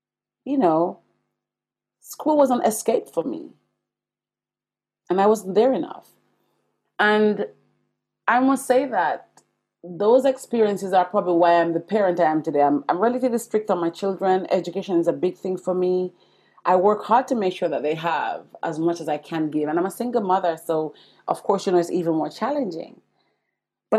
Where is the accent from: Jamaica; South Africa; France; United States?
Jamaica; I'm going to say it in the Jamaican way because I'm Jamaican, you all.